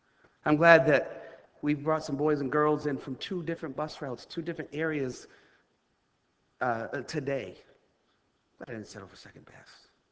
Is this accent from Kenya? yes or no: no; Maine, United States; my home preacher in Maine, in my home state